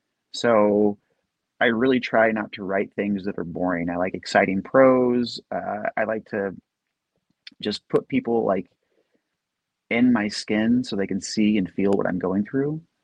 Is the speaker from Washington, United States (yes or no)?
yes; Washington, United States; she was road tripping through Washington State, came through my hometown